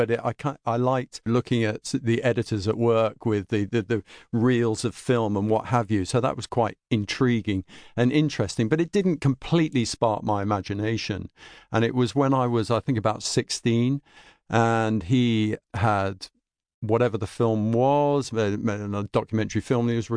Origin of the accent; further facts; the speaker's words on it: London, United Kingdom; Well, I mean, yes, I was born in London, born in Pimlico. I'm very proud of that. And we ended up in Fulham. So, yes, I'm a born and bred Londoner.